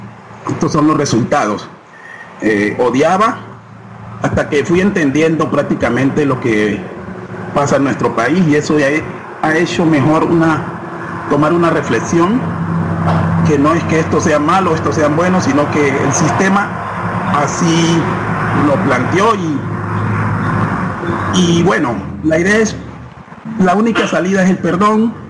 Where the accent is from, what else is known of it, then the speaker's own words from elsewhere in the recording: Valle del Cauca, Colombia; Soy de zona rural, como le digo, río Yurumanguí, donde hay unas situaciones muy precarias.